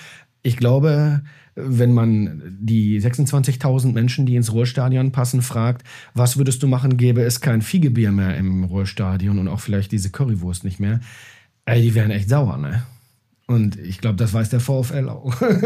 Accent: Recklinghausen, North Rhine-Westphalia, Germany; now in Bochum, Germany; ich bin vor 20 Jahren nach Bochum gezogen und komme aus Recklinghausen

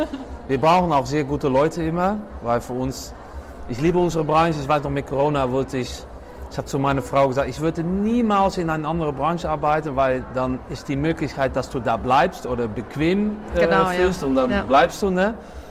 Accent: Netherlands; German is a second language; now in Germany; Man hört das auch ein bisschen. Ich komme aus Holland, aber ich arbeite und wohne seit Jahren in das schöne Deutschland.

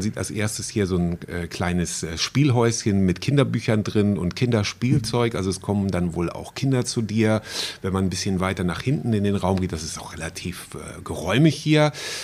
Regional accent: Schleswig-Holstein, Germany; in Nordfriesland, meiner Heimat

